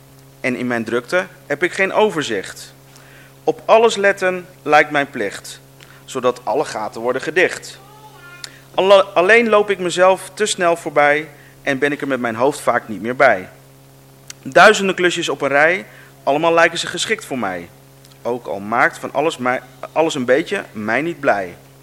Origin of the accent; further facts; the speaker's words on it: Alphen aan den Rijn, South Holland, Netherlands; Wij komen uit Alphen aan den Rijn en tot woensdagavond had ik nog geen idee dat ik vandaag in Harderwijk zou zijn.